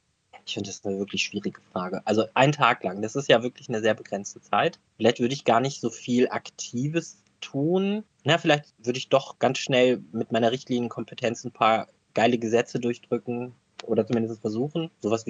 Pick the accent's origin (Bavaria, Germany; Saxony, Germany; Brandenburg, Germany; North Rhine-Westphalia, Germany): North Rhine-Westphalia, Germany; Ich komme aus dem Ruhrgebiet, das, weißt du, da ist ja alles anders schön.